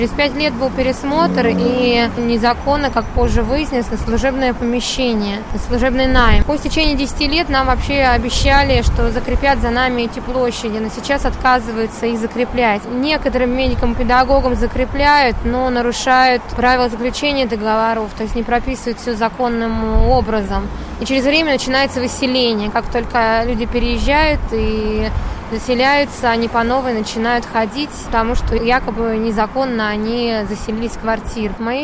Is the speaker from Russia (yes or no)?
yes; Moscow, Russia; Я москвичка